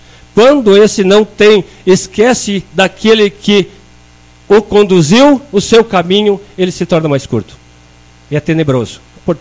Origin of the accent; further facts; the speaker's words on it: Vargem do Agudo, Brazil; Perguntar na Vargem do Agudo, minha terra natal